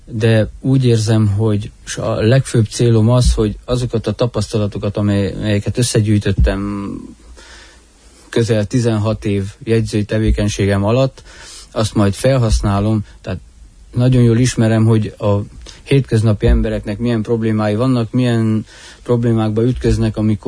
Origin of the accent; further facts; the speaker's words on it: Gyulakuta, Mureș County, Romania; also born or lived in Erdőszentgyörgy; Erdőszentgyörgyön születtem, de szüleim mindig is gyulakután laktak, tehát értelemszerűen én is ott laktam. Az 1-8 osztályt gyulakután végeztem, középiskolámat pedig Radnoton, az energetikai liceumban.